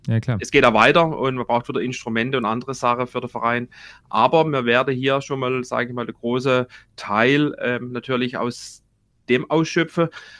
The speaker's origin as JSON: {"language": "German", "town": "Elzach", "region": "Baden-Württemberg", "country": "Germany", "said": "also wir im Endeffekt aus Brechtal, das ist ein Stadtteil aus Elsach, das ist 20 Kilometer von Freiburg weg, ungefähr nördlich von Freiburg."}